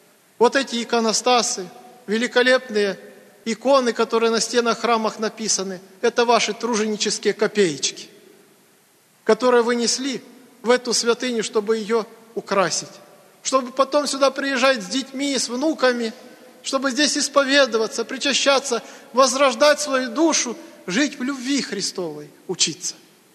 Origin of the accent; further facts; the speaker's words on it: Donetsk, Donetsk Oblast, Ukraine; на нас, может, смотрели, что мы из Донецка какие-то не такие.